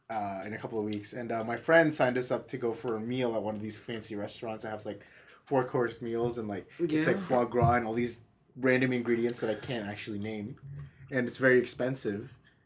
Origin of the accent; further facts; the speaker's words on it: Philippines; I eat with my hands because I'm Filipino, so chill.